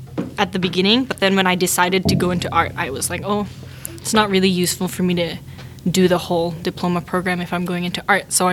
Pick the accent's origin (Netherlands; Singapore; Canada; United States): Singapore; because I grew up in Singapore